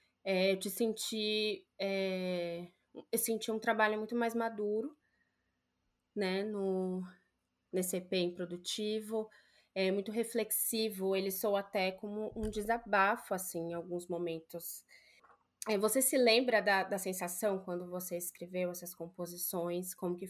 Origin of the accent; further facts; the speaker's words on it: São Paulo, Brazil; Eu como uma visão de fora, né, que sou de São Paulo.